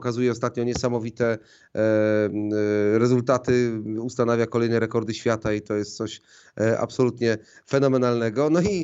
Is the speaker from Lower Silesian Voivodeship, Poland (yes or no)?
no; Jarosław, Subcarpathian Voivodeship, Poland; urodziłem się na Podkarpaciu, tam się wychowałem w Jarosławiu, pochodzę z ziemi lubaczowskiej, cieszanowskiej